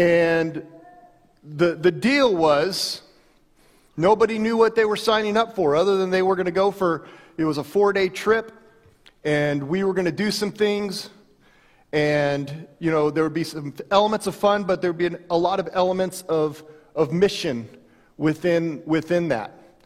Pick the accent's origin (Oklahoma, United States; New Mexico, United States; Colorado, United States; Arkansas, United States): Colorado, United States; Denver; and you know, we're from Denver.